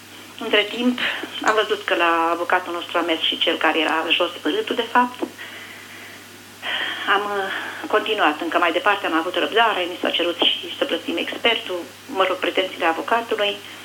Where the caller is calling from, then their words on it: Brașov, Brașov County, Romania; Da, sunt de la Brașov